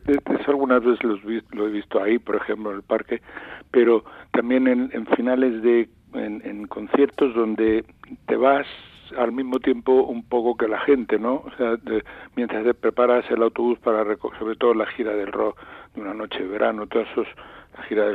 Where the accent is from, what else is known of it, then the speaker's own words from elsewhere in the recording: Granada, Andalusia, Spain; es uno de los hitos culturales de mi tierra, de Granada